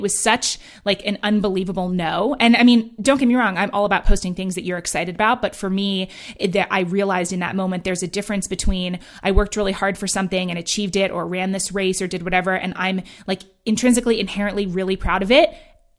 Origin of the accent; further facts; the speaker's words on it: Manhattan, New York, United States; also born or lived in London, United Kingdom; I grew up in Manhattan and in London, had never, you know, being outdoors, being in nature is not something that my parents ever cared about or valued.